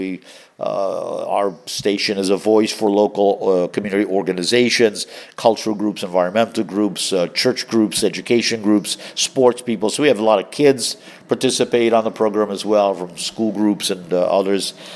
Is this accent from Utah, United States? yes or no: no; Boston, Massachusetts, United States; moved away as an adult; now in Vieques, Puerto Rico; I'm from Boston. Spent my first 25 years of my life in the Boston area, just outside of the city, just north of Boston, a town called Everett and Chelsea, two industrial cities.